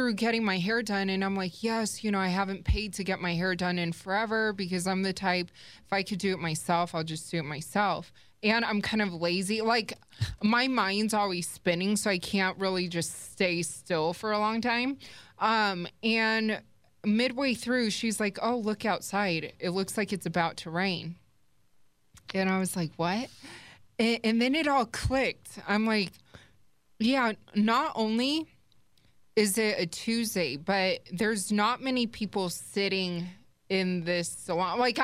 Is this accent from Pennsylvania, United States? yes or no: no; Las Vegas, Nevada, United States; born and raised in Vegas, and I can't remember the last time that it snowed here